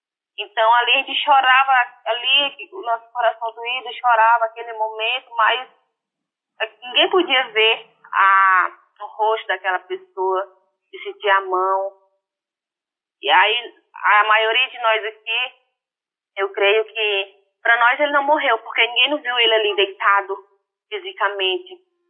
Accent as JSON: {"language": "Portuguese", "region": "Acre", "country": "Brazil", "tie": "born or raised there", "said": "Aqui na minha aldeia, como ela fica bem próxima da cidade daqui de Feijó"}